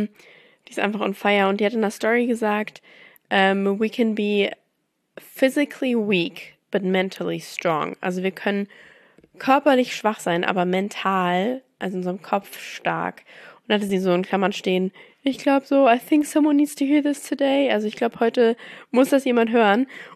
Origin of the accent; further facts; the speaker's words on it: Mannheim, Baden-Württemberg, Germany; In Mannheim, wo ich herkomme, die Toskana Deutschlands, da ist einfach so gefühlt schon 20 Grad.